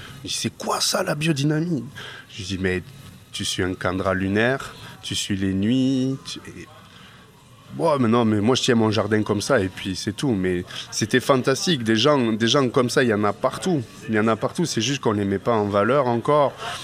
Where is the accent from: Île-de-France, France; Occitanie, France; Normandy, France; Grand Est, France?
Occitanie, France; Toulouse; Je suis originaire de Toulouse, donc les premiers vins du Languedoc sont seulement à 30 ou 45 minutes.